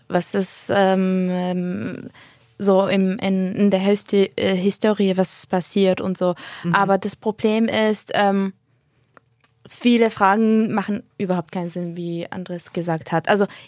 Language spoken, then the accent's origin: German; Syria; Und das ist für mich als Syrer, es war eine Herausforderung.